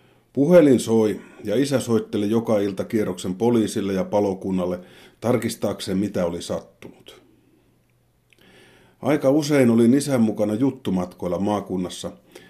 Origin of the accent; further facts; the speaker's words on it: Kemi, Lapland, Finland; Mitä kaikkea piti sisällään lapsuuteni Kemissä? Se oli lapsuus, joka oli koko lailla erinäköinen kuin se olisi nykyisin.